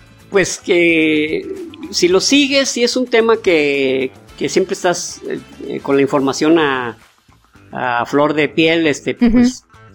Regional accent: Mexico; Los mexicanos somos la mezcla entre españoles y mexicas, entre españoles y tecuejes, españoles y mayas

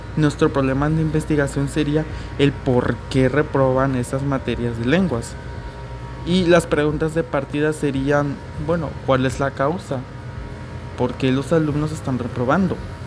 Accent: Villahermosa, Tabasco, Mexico; estudio la licenciatura en idiomas en la OJAT, soy de Villahermosa, Tabasco

